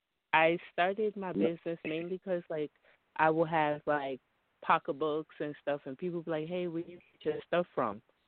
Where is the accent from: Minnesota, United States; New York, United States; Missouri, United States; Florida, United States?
New York, United States; Queens; now in Roseville, United States; Hi. I'm from Queens, New York. I'm in Roseville.